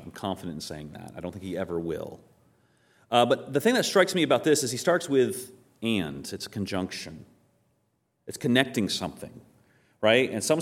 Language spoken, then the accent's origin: English; Maine, United States; And I'm from Maine, so I found an example of a car from Maine.